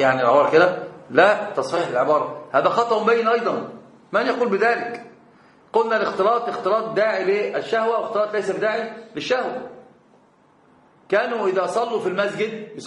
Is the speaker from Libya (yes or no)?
yes; Libya; عندنا أقول عندنا في ليبيا